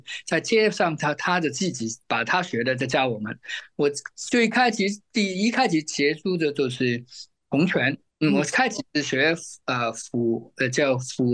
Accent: Hong Kong; now in United States; 首先介绍，我是从香港过来美国的，在香港的时候，那个时候很小的时候

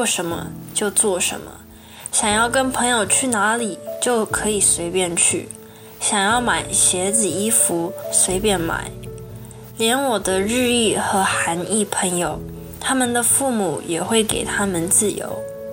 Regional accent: United States; 他们结婚后就住在西洛杉矶，我跟哥哥都是在美国出生长大的台湾人。从小我们在家里会说中文，因为我想要更多的了解我父母的母语中文

